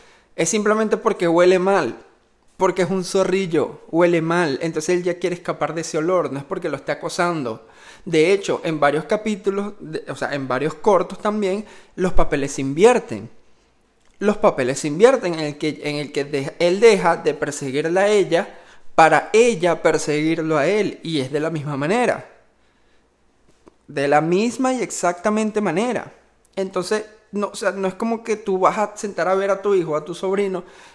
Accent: Venezuela; Yo como venezolano, a mí me encantaría que hicieran

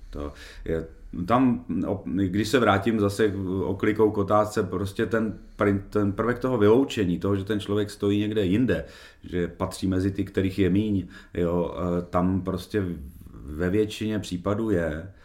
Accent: Nová Paka, Hradec Králové Region, Czechia; já jsem z Nové Paky a v Nové Pace máme expozici podkrkonošského spiritismu

